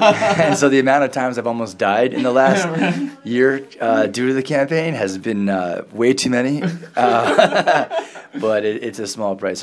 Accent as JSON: {"language": "English", "town": "Portland", "country": "United States", "said": "Don't get me wrong, I don't mind going to LA, but I'm from Portland"}